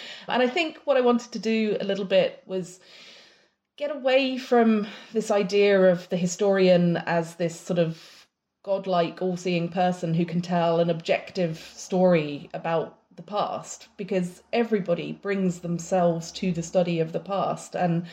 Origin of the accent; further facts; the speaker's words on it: England, United Kingdom; also born or lived in Ireland; and that I'd grown up in different countries, and that perhaps somehow my own status as an Irish immigrant in England growing up, maybe that affected what I chose to look